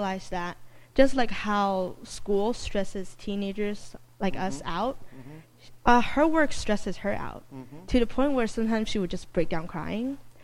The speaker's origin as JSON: {"language": "English", "town": "Houston", "region": "Texas", "country": "United States", "said": "I am from Houston"}